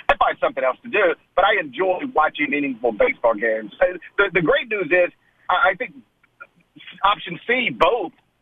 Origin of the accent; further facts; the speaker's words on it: Memphis, Tennessee, United States; I'm a Grizzlies fan because, like, I I'm from Memphis. I was born in Memphis. I live here.